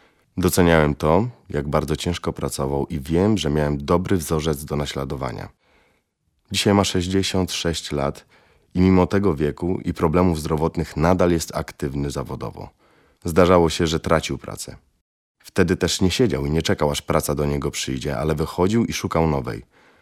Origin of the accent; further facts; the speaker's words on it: Zduńska Wola, Łódź Voivodeship, Poland; Moim rodzinnym miastem jest Zduńska Wola, niedaleko Łodzi. Urodziłem się tam 8 stycznia 1981 roku. W Zduńskiej spędziłem moje pierwsze 6 lat.